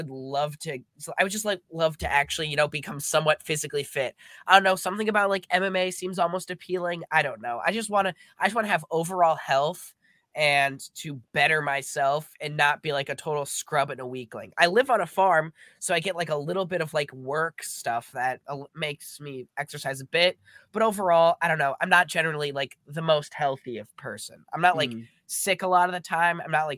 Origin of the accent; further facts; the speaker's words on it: Minnesota, United States; No, I'm not from Rhode Island. I'm from Minnesota. I get that joke a lot.